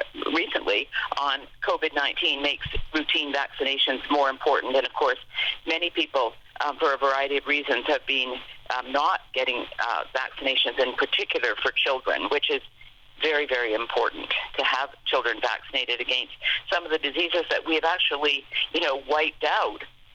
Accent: Canada; moved away as an adult; now in United States; I came from Canada. I'm Canadian. I came from Canada where I'd worked as assistant director at the Fraser Institute, Canada's only free market institute.

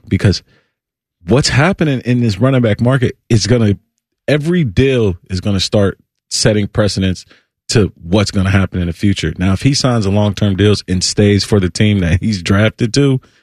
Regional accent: Cincinnati, Ohio, United States; Just growing up in the Natty, like, you know, it's just, it's a thing.

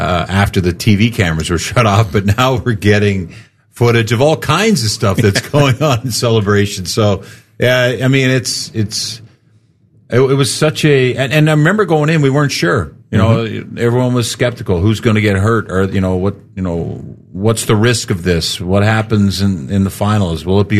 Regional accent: Canada; And I'm from Canada, so I was pulling for Canada.

